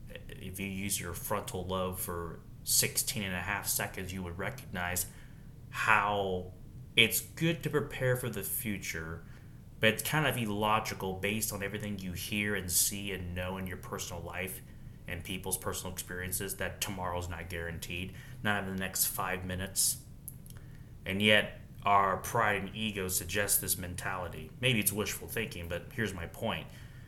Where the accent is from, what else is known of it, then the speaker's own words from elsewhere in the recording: United States; born there; I don't know where you're born at, but as for me, I was born in America.